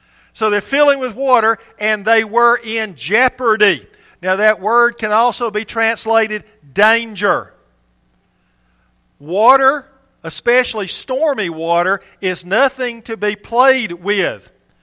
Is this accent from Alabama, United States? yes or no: yes; Brundage, Alabama, United States; And my folks still live, actually, in the house I grew up in Brundage.